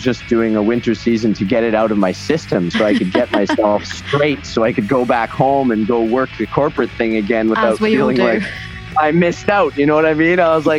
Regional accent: Winnipeg, Manitoba, Canada; also born or lived in Calgary, Canada; I'm from Canada, which is a pretty general term to say. So I would specify that I was born in Calgary. I grew up most of my life in the center of Canada in the prairies around Winnipeg on a farm. I grew up on a farm down there for quite a while.

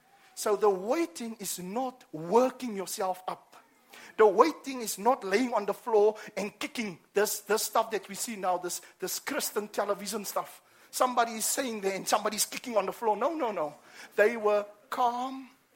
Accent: Cape Town, Western Cape, South Africa; I grew up in Cape Town in a Muslim community, so I also know the Quran.

